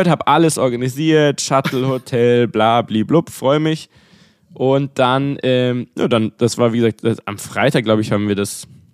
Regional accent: Munich, Bavaria, Germany; Ich als Münchner hat natürlich dann gut gepasst.

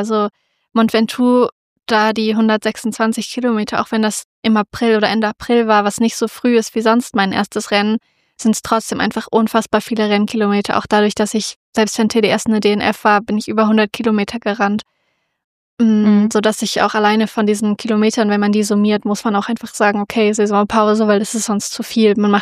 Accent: Göttingen, Lower Saxony, Germany; am Sonntag in Göttingen, in meiner alten Heimat

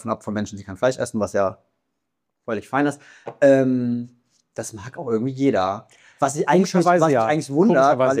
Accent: Germany; ich komme ja aus der Nähe vom Saarland

